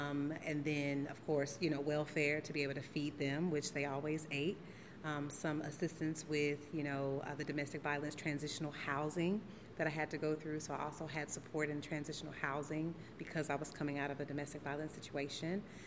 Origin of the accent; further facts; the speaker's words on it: St. Louis, Missouri, United States; now in Georgia, United States; Originally from St. Louis, Missouri. I've been here in Georgia since 2002.